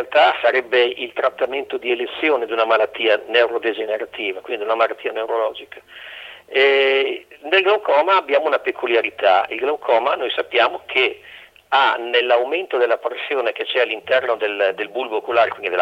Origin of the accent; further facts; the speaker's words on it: Parma, Emilia-Romagna, Italy; Io vengo da una zona, sono di Parma, qua da noi